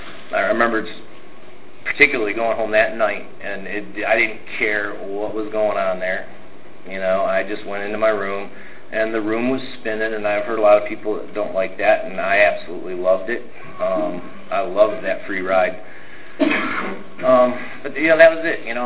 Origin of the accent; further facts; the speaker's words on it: Detroit, Michigan, United States; I grew up in Detroit, Michigan. Go Red Wings.